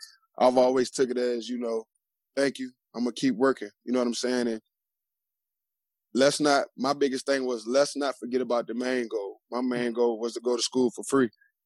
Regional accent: Richmond, Virginia, United States; also born or lived in Glen Allen; coming up as a kid, I'm from Richmond, Virginia. Right there, I moved from the, I guess you could say, closer to the city, to the northeast side of town, which is Glen Allen

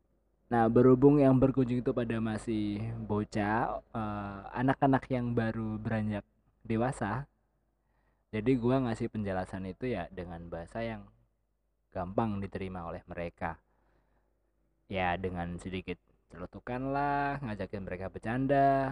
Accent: Banyuwangi, East Java, Indonesia; Jadi, pada kala itu ada sekolah menengah pertama di daerah gua, Banyuwangi.

